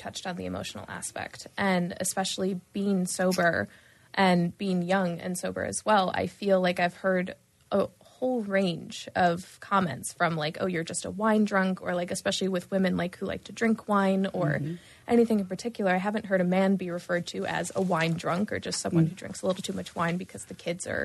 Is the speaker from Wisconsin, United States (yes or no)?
yes; Wisconsin, United States; now in Philadelphia, United States; I'm from Wisconsin originally, so most of my drinking took place in Wisconsin. So coming out here, it was a little bit different.